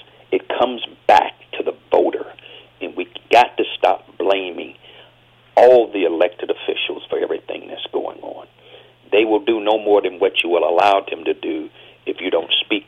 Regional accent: United States; It's the fault of all of us as American citizens, because we have some responsibility.

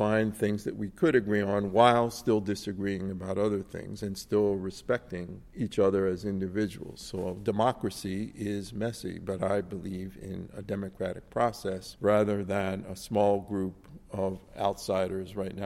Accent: Philadelphia, Pennsylvania, United States; I grew up in Philadelphia and went to public schools

